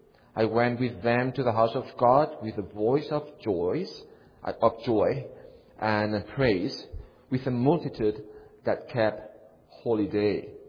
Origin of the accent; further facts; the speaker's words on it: Spain; that I am from Spain, because you will not tell by my accent that I am from another country.